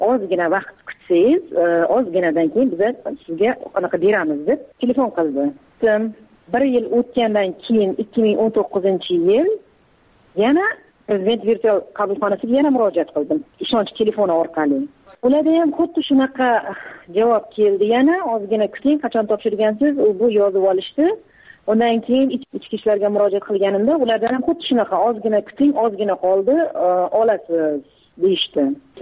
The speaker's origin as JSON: {"language": "Uzbek", "country": "Kazakhstan", "tie": "born or raised there", "moved": "yes", "said": "Masalan, o'zimni tug'ilib o'sgan yurtimga bora olmayman. Borishim uchun ana Qozog'iston Respublikasining posolstvosiga borib, viza ochishim kerak."}